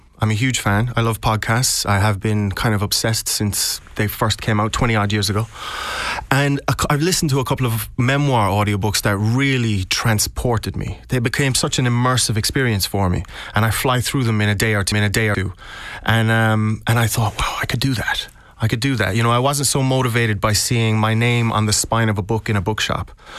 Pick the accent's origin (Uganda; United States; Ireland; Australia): Ireland; Tralee, County Kerry; That's why the name of the memoir is Memory Town, because Tralee was once my hometown, and then it just, the home was kind of completely removed and it became my memory town.